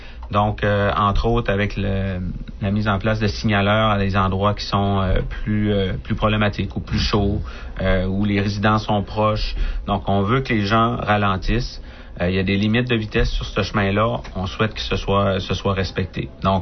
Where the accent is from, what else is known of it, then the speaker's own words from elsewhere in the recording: Canada; accent: Mi'kmaq; Mon accent Mi'kmaq est un peu différent, mais ça sent bien.